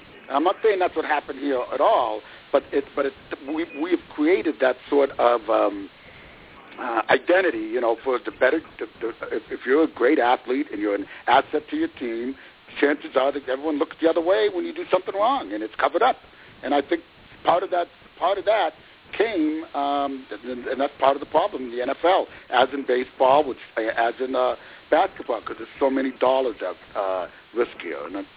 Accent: Ohio, United States; I'm one, growing up in Northeast Ohio and having sons here, high school football is our dominant sport here.

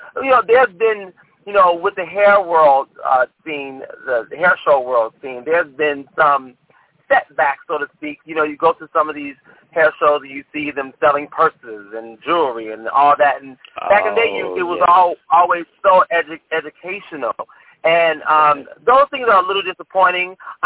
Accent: Chicago, Illinois, United States; I grew up on Southwest Chicago.

